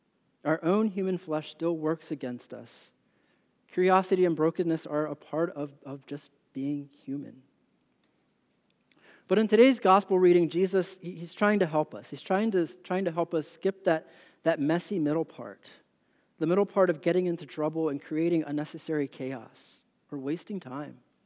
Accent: Pennsylvania, United States; I'm from Pennsylvania. We can talk afterwards.

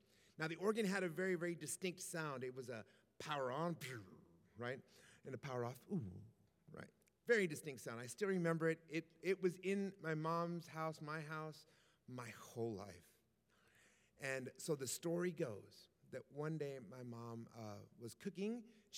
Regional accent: San Antonio, Texas, United States; I was raised in the Catholic faith like most of San Antonio, especially on the south side.

